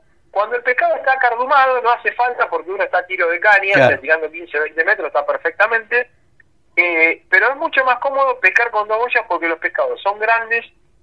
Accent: La Plata, Buenos Aires Province, Argentina; aquellos que somos del Partido de la Plata, de Buenos Aires, estamos a 150, 200 kilómetros

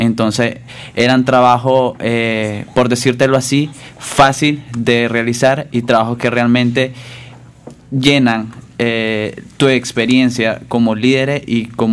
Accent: Nicaragua; como nicaragüenses estamos acostumbrados a identificarnos con ese tipo de actividad económica, lo que es trabajar con hortalizas, lo que es trabajar con ganado

